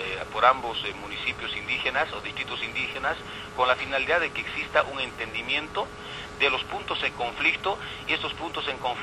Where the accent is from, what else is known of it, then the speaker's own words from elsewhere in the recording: Potosí, Bolivia; Soy acá de Potosí.